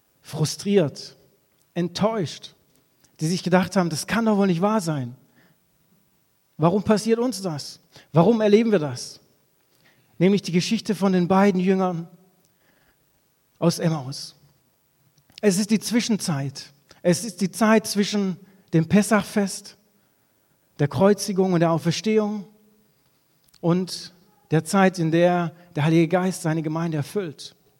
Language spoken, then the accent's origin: German; Dortmund, North Rhine-Westphalia, Germany; ich komme aus Dortmund, bin dort Jugendpastor